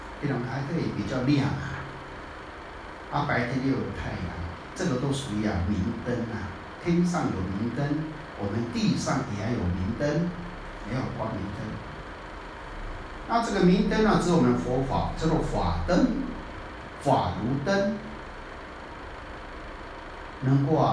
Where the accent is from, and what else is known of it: Taiwan